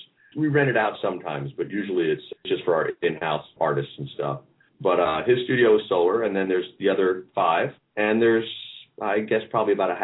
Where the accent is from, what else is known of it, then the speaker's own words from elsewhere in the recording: Atlanta, Georgia, United States; I've been living in Atlanta since 1977, so I'm kind of from Atlanta, I suppose, and went to college here.